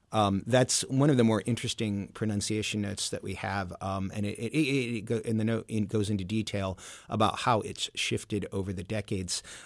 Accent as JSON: {"language": "English", "region": "Michigan", "country": "United States", "said": "I'm from Michigan, I say boughten as a past participle"}